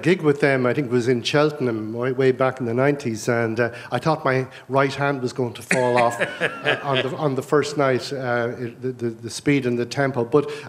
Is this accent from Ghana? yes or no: no; Munster, Ireland; We grew up in Tipperary. But when I was a teenager, I just wanted to listen to, you know, Radio Luxembourg.